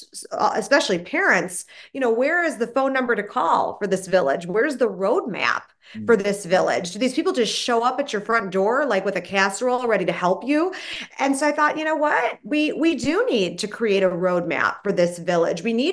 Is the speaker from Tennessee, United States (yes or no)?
no; Illinois, United States; And so I hail from Chicago. Still, I'm born and raised in Illinois, I should say. I was born and raised in a suburb outside of Chicago.